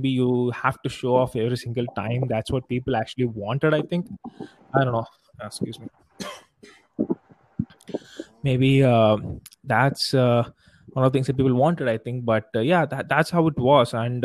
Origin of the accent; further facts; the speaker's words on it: Tamil Nadu, India; I'm from Tamil Nadu, and I'm actually an MBA student.